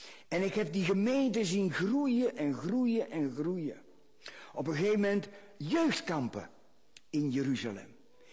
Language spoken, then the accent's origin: Dutch; Netherlands; En als Hollander waren wij toen heel populair.